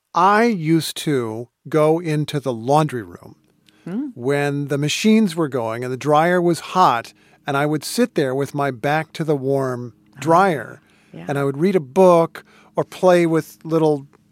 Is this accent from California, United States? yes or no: no; Indiana, United States; And I'd be reading about the world that I largely hadn't seen growing up in Indiana